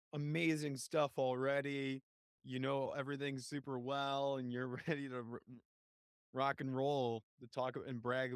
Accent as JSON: {"language": "English", "town": "Chicago", "region": "Illinois", "country": "United States", "tie": "born or raised there", "said": "And some of our listeners might know that I'm in Chicago. I've been my whole life."}